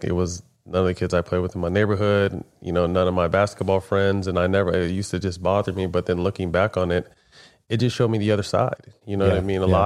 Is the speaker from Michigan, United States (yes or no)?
no; Sacramento, California, United States; I faced a lot of racism growing up in Sacramento.